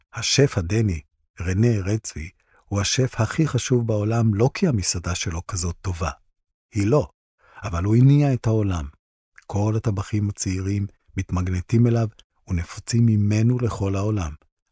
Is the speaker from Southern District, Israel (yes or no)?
no; Jerusalem, Jerusalem District, Israel; גדלתי בירושלים, שם התחנכתי ולמדתי.